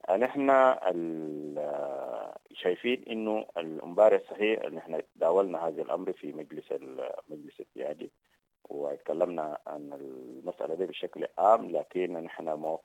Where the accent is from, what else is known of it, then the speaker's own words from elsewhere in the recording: Sudan; وأنا زي ما قلت إنه العنصرية ده موجودة في السودان، وللأسف طيلة السنين دل أن إحنا كسودانيين يعني ما قاعدين ناخد مسألة العنصرية دي مسألة ماخذ الجد